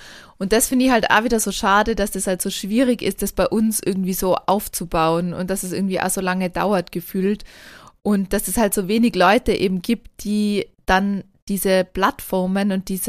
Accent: Tyrol, Austria; wenn man dann als Tiroler kommt

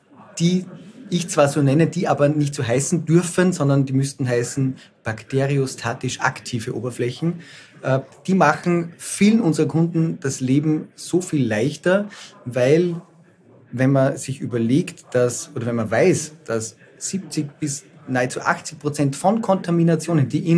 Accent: Salzburg, Austria; now in Vienna, Austria; ich bin ja aus Salzburg und wir sitzen hier in Wien.

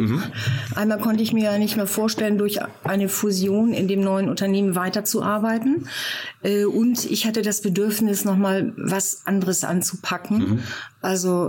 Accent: Lower Saxony, Germany; Ja, ich habe eine norddeutsche Seele. Ich bin zwischen Hamburg und Bremen aufgewachsen. Ja, und dann im Dorf

